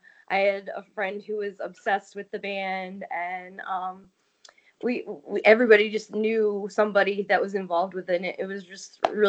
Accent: Richmond, Virginia, United States; Well, I am from Richmond, which where we live now.

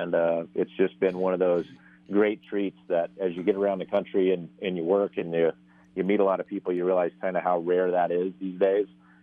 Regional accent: Northwest, United States; I grew up in the Northwest, and am a mule deer hunter and an elk hunter and a bear hunter

